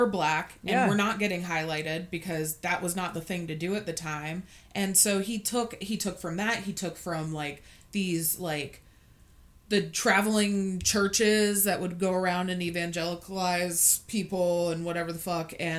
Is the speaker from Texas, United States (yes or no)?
yes; Texas, United States; Which, I'm also from Texas, a little town outside of Houston.